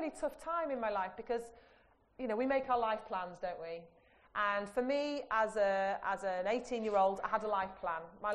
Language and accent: English; Yorkshire and the Humber, United Kingdom; I'm from Yorkshire